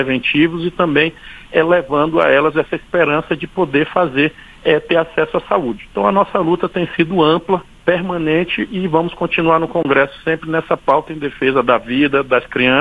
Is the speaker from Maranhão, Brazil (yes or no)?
yes; Imperatriz, Maranhão, Brazil; Eu tenho um hospital de amor lá em Imperatriz, na minha terra natal